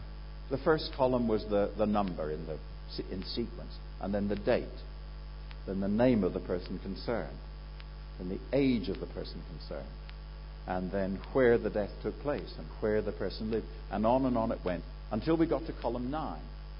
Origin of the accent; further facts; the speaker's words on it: Guernsey; When I come from the Channel Island of Guernsey. I was born in Guernsey, tiny little dot on the map off the north-northwest coast of France, north coast of France actually, but belonging to the UK.